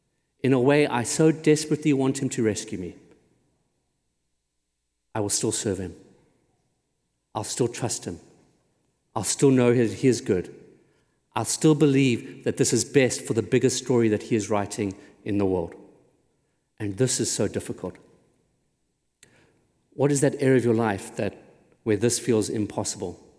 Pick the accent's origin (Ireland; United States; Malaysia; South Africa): South Africa; You know, I grew up in in South Africa during apartheid